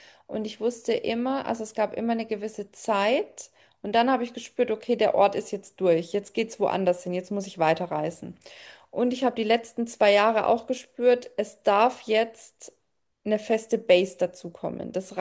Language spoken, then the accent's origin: German; Germany; born there; Fließt bei mir komplett direkt durch meinen Geburtsort, also durch Deutschland.